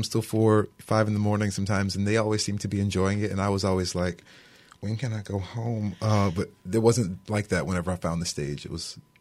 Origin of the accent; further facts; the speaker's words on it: Abbeville, Louisiana, United States; Abbeville, Louisiana.